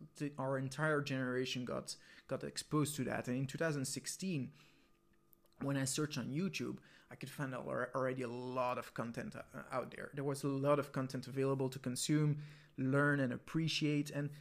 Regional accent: Belgium; and I'm from Belgium, so it's a neighbor country

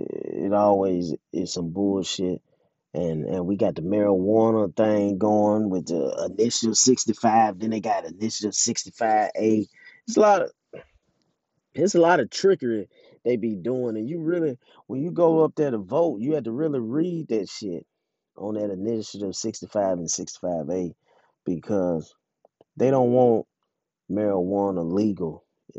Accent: Mississippi, United States; I haven't heard it in my home state of Mississippi

